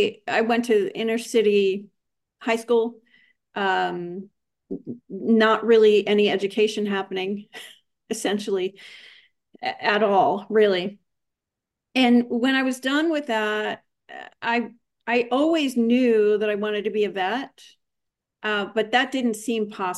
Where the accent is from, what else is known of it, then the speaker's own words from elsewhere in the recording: New York City, New York, United States; I grew up in New York City.